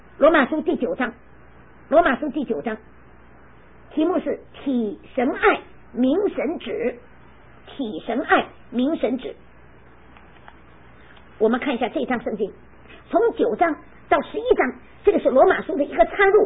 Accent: China; 所以我们作为中国人，我们首先应该爱中国

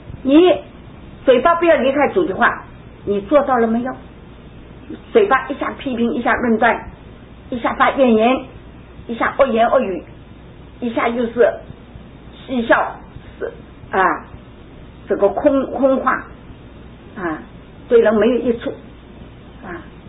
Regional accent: China; moved away as an adult; now in United States; 像我们这样又老又弱，又是跑到美国来，人看我们是大陆的难民， ABC 也不知道，英文也不会讲，电话英文也不会打啊！

